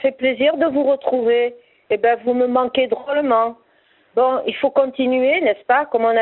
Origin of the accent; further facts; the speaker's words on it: south of France, France; accent: southern; Mon accent doit me trahir. Je suis du Sud et j'ai pas les moyens de monter.